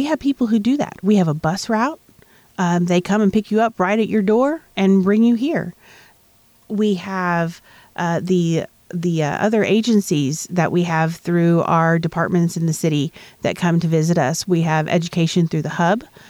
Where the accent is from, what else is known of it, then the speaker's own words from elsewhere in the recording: West Frankfort, Illinois, United States; I grew up in Franklin County. I'm from West Frankfort